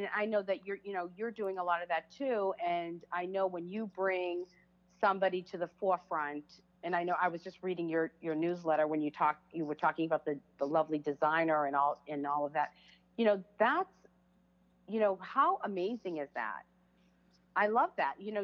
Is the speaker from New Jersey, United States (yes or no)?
no; Boston, Massachusetts, United States; love, love coming home to Boston. And I love speaking in Boston, partially because everyone understands my accent.